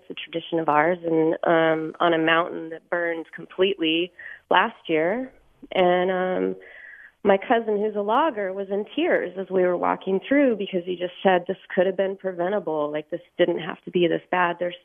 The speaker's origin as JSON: {"language": "English", "region": "California", "country": "United States", "tie": "born or raised there", "lives_now": "San Francisco, United States", "said": "So I live in San Francisco. I've been here for 25 years, but I grew up in Modoc County, which is one of the most rural northeastern counties of California."}